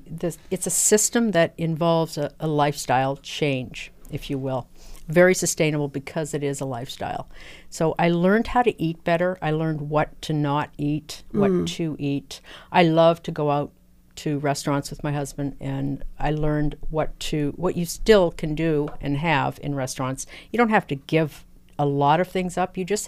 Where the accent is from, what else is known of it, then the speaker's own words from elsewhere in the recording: California, United States; now in Mansfield, United States; California.